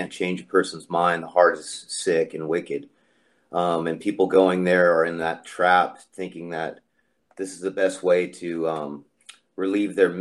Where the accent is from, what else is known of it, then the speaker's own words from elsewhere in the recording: California, United States; moved away; I'm a transplant from California, Bay Area, land of fruit flakes and nuts